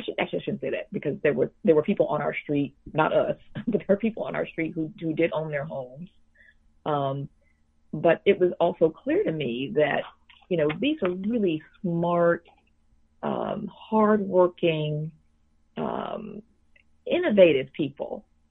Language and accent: English; Fort Worth, Texas, United States; We grew up in Fort Worth, Texas